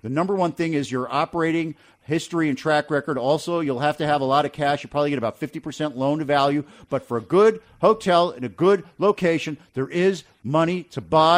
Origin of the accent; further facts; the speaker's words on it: North Miami Beach, Florida, United States; I'm from North Miami Beach.